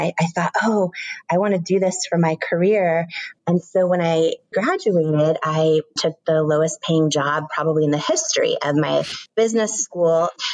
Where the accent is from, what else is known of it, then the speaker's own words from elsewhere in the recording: Washington, United States; I grew up in Washington State and neither of my parents had gone to college.